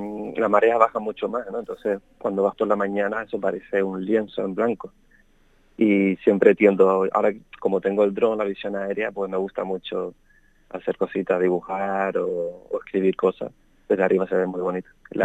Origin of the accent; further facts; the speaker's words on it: Fuerteventura, Canary Islands, Spain; pintaba paisajes de Fuerteventura, como que mi cabeza siempre volvía